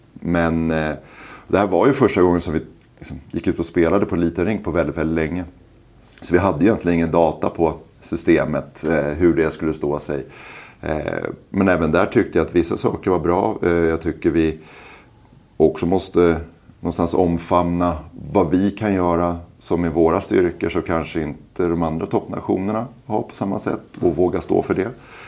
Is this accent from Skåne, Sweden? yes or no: no; Stockholm, Stockholm County, Sweden; Jag är uppväxt väldigt nära Globen.